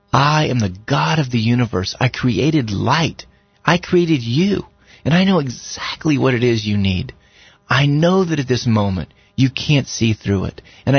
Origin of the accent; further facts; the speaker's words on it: United States; And I'm an American, and I'm not supposed to have any.